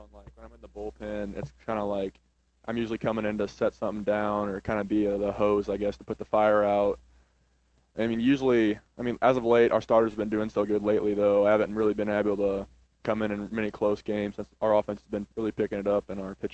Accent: Linn, Missouri, United States; I grew up in Lynn, Missouri, town of 1,200 people.

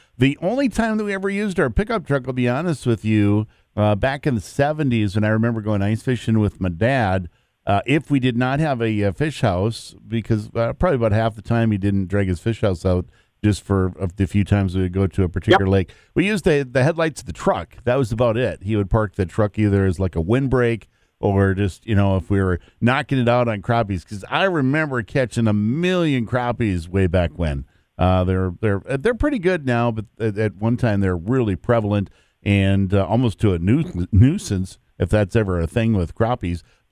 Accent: Detroit Lakes, Minnesota, United States; Because I grew up in Detroit Lakes, we did have an indoor arena, but there were several times that we would go play our hockey games outside.

